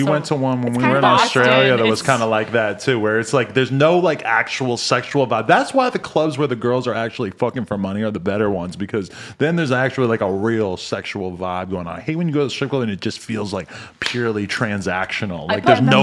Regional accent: Nashua, New Hampshire, United States; now in Los Angeles, United States; I'm from Nashua, New Hampshire, but this was like another like neighboring town that was like sort of similar to the town I grew up in.

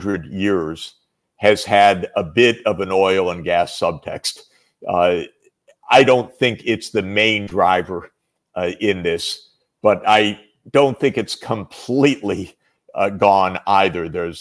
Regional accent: United States; As an American, I can tell you

